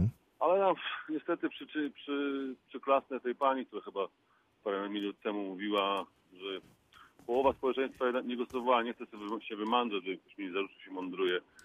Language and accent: Polish; Międzyrzecz, Lubusz Voivodeship, Poland; ale ja jestem z Międzyrzecza w ogóle.